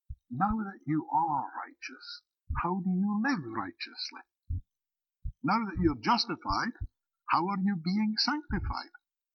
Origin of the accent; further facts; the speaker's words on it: Scotland, United Kingdom; But I am Scottish. I was born Scottish. And I will be Scottish until I die.